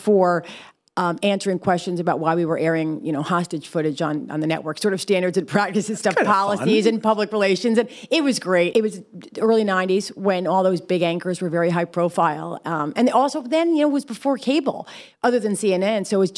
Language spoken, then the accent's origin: English; New York, United States; Listen, I grew up in New York, and I'm a New Yorker, even though I've lived in a lot of other places.